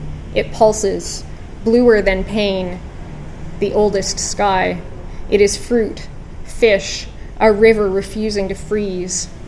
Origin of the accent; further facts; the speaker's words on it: Ontario, Canada; But I'm also a bit of an outsider because I grew up in Ontario